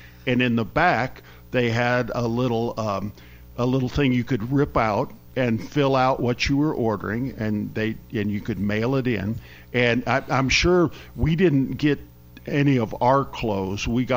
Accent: Missouri, United States; also born or lived in Geneva, United States; I was born in Batavia, well, Geneva, right next door, and I lived there till I was four, and then we moved to Missouri, and lived on a farm in Missouri from the time I was four until I think I was 11.

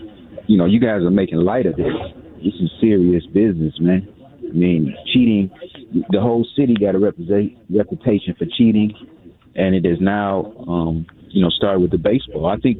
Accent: Los Angeles, California, United States; I'm from Los Angeles, man, and I was a big Dodger fan.

